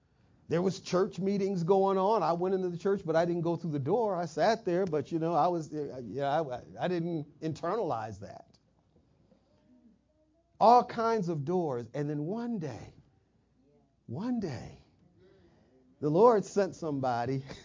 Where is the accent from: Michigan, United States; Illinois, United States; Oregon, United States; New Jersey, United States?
Michigan, United States; when I was growing up in Michigan, when I went off to school and I'm partying at Michigan State